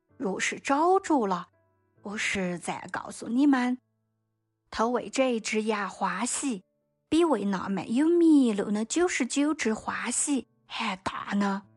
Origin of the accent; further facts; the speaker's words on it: China; 对于我们中国人来说，娃娃自然是更宝贵呢。